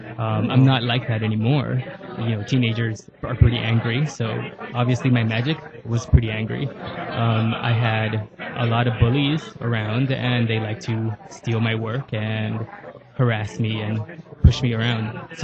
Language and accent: English; Los Angeles, California, United States; Growing up in East LA, being gay, I was bullied, so I felt powerless